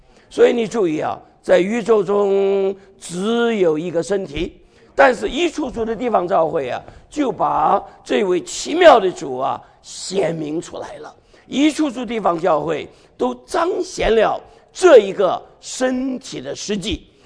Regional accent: China; 我是中国人，因为我是个中国人嘛

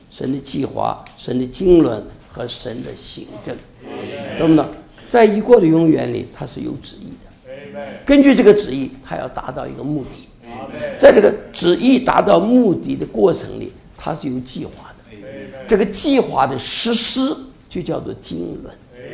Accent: China; 所以我们中国人讲，你这个结婚的时候，你成长七岁

